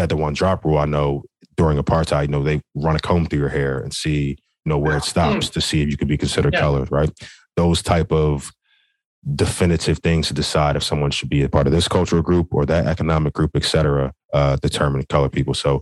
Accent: United States; then I start talking, then they realize I'm American, and it's a whole different set of politics.

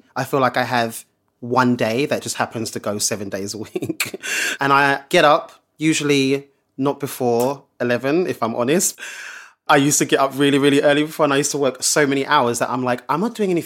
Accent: London, United Kingdom; accent: London; I'm really London. Like, my accent is really, really like fast.

